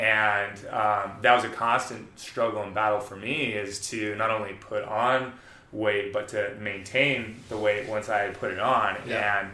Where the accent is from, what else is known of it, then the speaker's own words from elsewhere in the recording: Newport Beach, California, United States; I grew up here in Newport Beach.